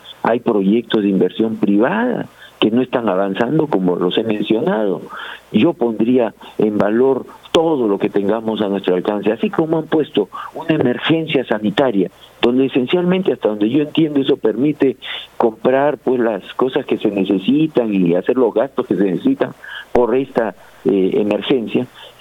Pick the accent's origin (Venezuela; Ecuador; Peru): Peru; Y entonces yo le pongo un sentido de urgencia a toda esta situación como peruano.